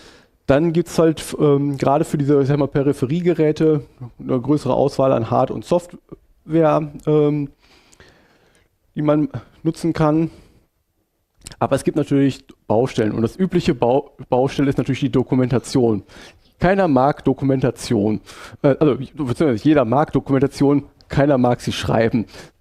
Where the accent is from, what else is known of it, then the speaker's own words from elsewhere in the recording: Canada; als Kanadier kommt man auf die Idee, irgendwann so Sachen zu machen